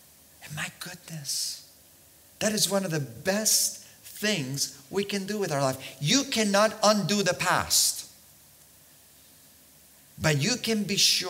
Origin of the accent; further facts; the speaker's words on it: Balearic Islands, Spain; Here I am pastoring today, a church full of Germans and English people, and I'm from Mallorca.